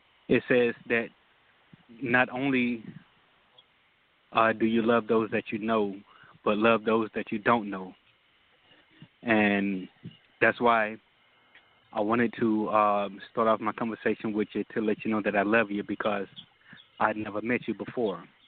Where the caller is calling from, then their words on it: Texas, United States; I'm calling from out of Texas.